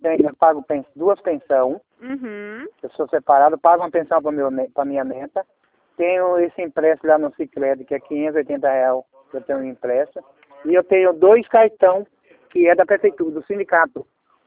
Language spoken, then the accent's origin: Portuguese; Araras, São Paulo, Brazil; Eu sou aqui de Arara